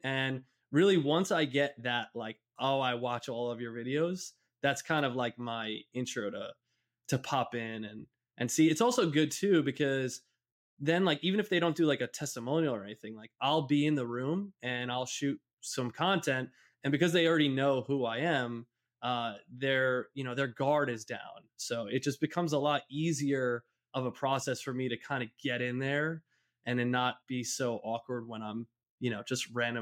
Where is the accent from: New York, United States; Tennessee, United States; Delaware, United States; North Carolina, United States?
New York, United States; North Massapequa; Yeah, so grew up in North Massapequa in Long Island. So I'm a Long Island, New York boy, born and raised.